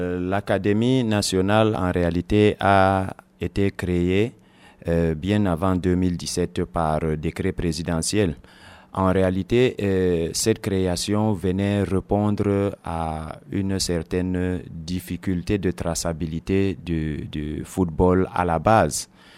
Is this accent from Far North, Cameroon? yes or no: yes; Maroua, Far North, Cameroon; à ma sortie, je suis revenu directement à ma région d'origine. Je suis revenu à Maroua